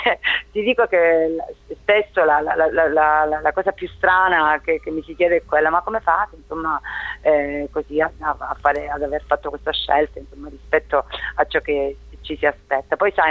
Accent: Calabria, Italy; noi siamo calabresi e abitiamo la Calabria, che è una terra di approdo

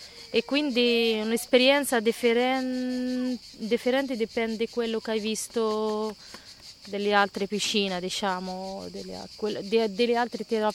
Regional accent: Tunisia; Italian is a second language; now in Fabriano, Italy; Sì, sono da Tunisia e sono 8 anni che sto qui, in Italia

